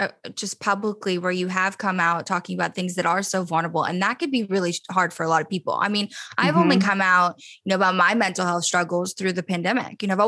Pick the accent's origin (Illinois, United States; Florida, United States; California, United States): California, United States; Encino; I grew up in Encino on Louise Avenue.